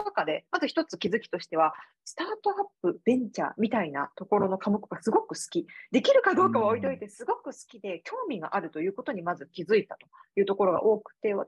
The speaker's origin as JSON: {"language": "Japanese", "region": "Tokyo", "country": "Japan", "said": "私もともと東京出身だったので東京に戻る形でフリーアナウンサーとして転身しまして、"}